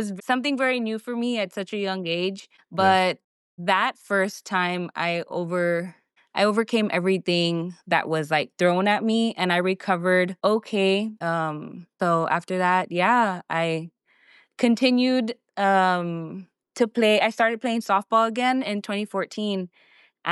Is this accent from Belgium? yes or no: no; Donna, Texas, United States; also born or lived in Harlingen, United States; I'm from the Valley, born in Harlingen, raised in Donna, and then stayed in the Valley. Haven't moved anywhere outside of the Valley. The Valley is my home.